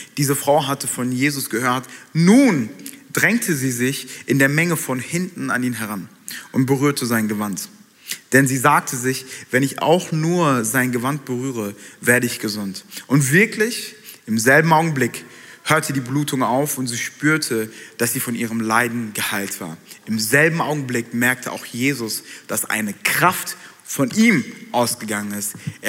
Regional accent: Frankfurt, Hesse, Germany; Und zwar in der Gegend, wo ich gelebt habe oder wo ich aufgewachsen bin, in Frankfurt

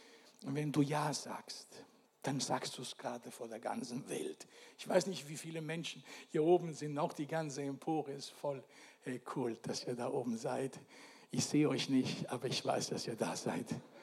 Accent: Italy; Sorry, ich bin Italiener

